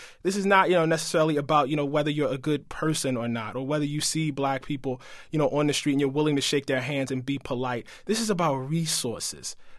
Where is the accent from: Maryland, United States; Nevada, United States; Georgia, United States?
Maryland, United States; Baltimore; You know, I'm a you know, black man. I was born in West Baltimore, lived in a situation in which violence was everywhere.